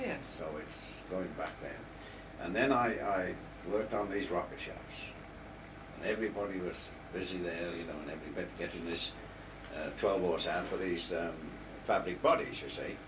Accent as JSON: {"language": "English", "town": "Shotton", "region": "Wales", "country": "United Kingdom", "tie": "born there", "moved": "yes", "said": "I was born in Wales, in Shotton."}